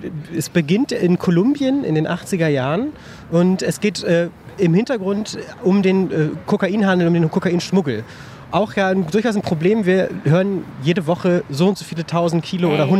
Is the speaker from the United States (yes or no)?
no; Portugal; Ich bin Portugiese, kein Spanier.